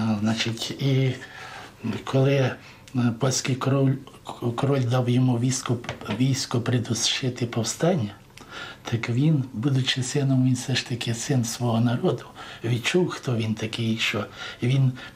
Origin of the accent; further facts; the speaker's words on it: Krovintsi, Ternopil Oblast, Ukraine; born there; Я народився в селі Кровінці. До речі, в тому селі, де і народився, і жив славний козак Морозенко